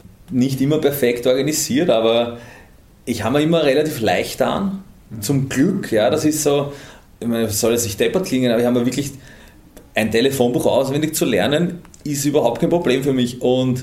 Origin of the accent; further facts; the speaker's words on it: Vienna, Austria; ich bin Generation Häupl, aufgewachsen in Wien unter seiner Regentschaft